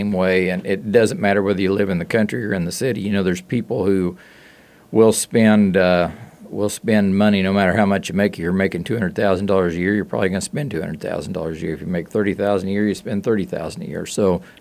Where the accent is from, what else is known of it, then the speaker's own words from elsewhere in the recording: Kansas, United States; you know, we've seen a lot of rural communities in Kansas just almost disappear. My hometown, and Dave and I have talked about Ramona before and Elmo and the small towns.